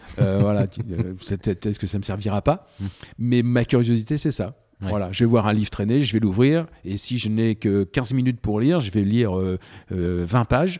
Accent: La Rochelle, Nouvelle-Aquitaine, France; Et un jour, je rentre donc, chez moi à La Rochelle.

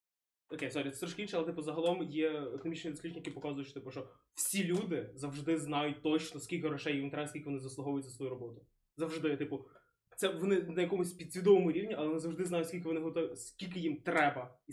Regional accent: Ternopil, Ternopil Oblast, Ukraine; я з Тернополя

